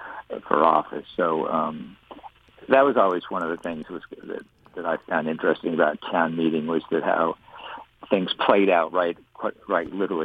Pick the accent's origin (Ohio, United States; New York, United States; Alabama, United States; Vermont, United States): Vermont, United States; West Windsor; It's something I remember since I was a kid, growing up in West Windsor, Vermont, you know, small town Vermont, where town meeting was a day off from school